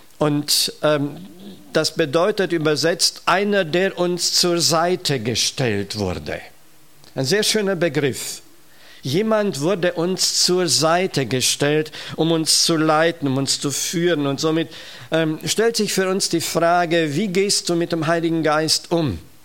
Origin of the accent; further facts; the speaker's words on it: Romania; German is a second language; now in Germany; Wir kommen aus Rumänien und haben doch viele Bergtouren in den Karpaten gemacht